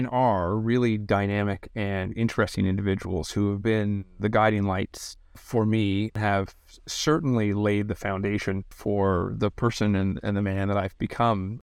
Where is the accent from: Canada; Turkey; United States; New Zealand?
Canada; Ottawa, Ontario; born there; My sister was born in Montreal. My brother was in Toronto, and I was born in Ottawa.